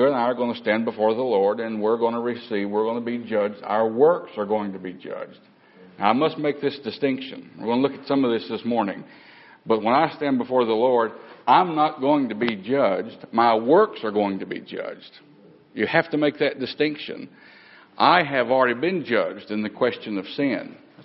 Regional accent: the South, United States; I know how this is, I'm from the South

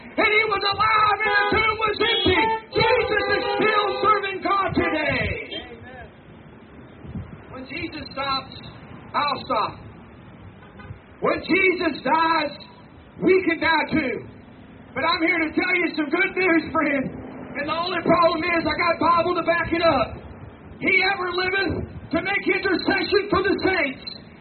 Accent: LaGrange, United States; I have another relative that's the chief of police in the city of LaGrange, my hometown.

